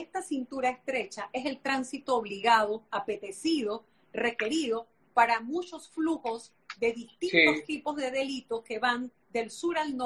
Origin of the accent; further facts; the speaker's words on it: Panama; no solamente somos los 4 millones de habitantes panameños